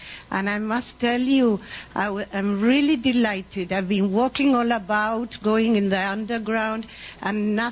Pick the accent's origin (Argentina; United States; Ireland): Argentina; Hi, I'm from Argentina.